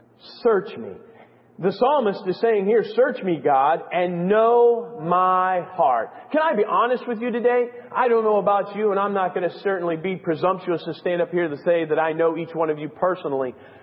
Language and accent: English; Michigan, United States; born there; Much like your preacher, I was born in Michigan. I come by it honestly.